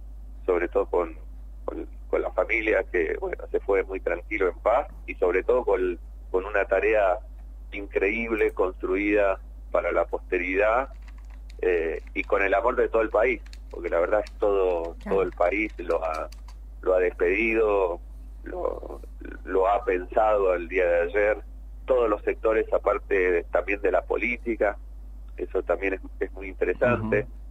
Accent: Mendoza, Argentina; nosotros los que somos mendocinos

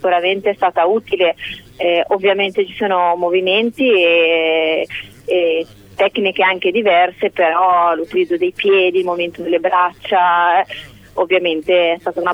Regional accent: Piedmont, Italy; Noi siamo del Piemonte, siamo della provincia di Verbania, in realtà un piccolo paesino a 30 chilometri dalla Svizzera.

